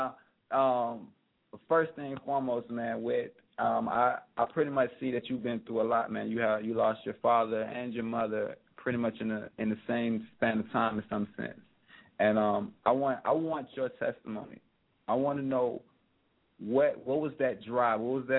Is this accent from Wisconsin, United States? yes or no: no; Compton, California, United States; born there; now in Jacksonville, United States; I'm not from the D, but I got love for y'all. Just let me throw that out there. I was born in Compton, California. And I've been around the States, but right now I'm in Jacksonville, Florida.